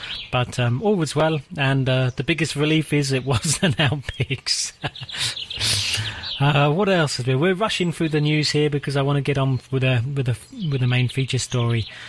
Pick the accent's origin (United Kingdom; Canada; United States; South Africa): United Kingdom; England; because I am English after all